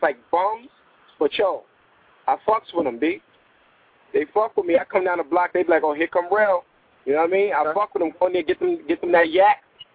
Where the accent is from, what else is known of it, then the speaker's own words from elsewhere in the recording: Harlem, New York, United States; Like I said, I'm from Harlem